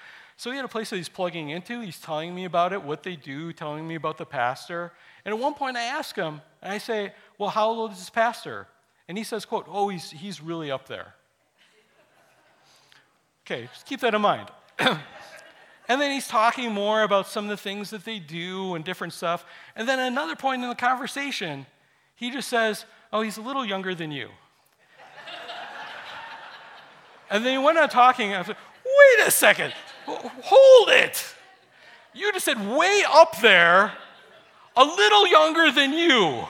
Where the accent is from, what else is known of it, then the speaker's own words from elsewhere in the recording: Wisconsin, United States; I grew up in Wisconsin. The Brewers didn't make it.